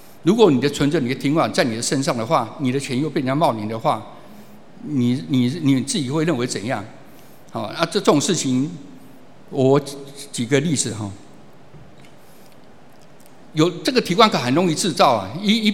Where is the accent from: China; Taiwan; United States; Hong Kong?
Taiwan; 我们台湾有一句话就是乡下，我们乡下人后面都会加三个字